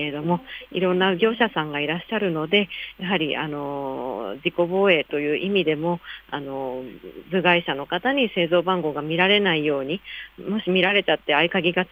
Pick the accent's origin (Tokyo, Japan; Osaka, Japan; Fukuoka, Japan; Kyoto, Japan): Tokyo, Japan; Chofu; 調布はですね、まあ、私が生まれ育ったということもあってかなり愛着はあるんですが、